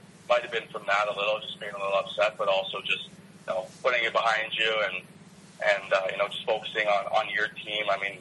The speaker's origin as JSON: {"language": "English", "region": "Saskatchewan", "country": "Canada", "tie": "born or raised there", "said": "And growing up in Moose, Saskatchewan, it's, you know, they take the ice out in the summer, so it's pretty hard to get ice."}